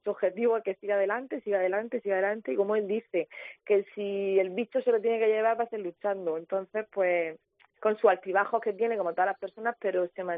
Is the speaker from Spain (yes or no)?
yes; Murcia, Region of Murcia, Spain; Somos del Ranero.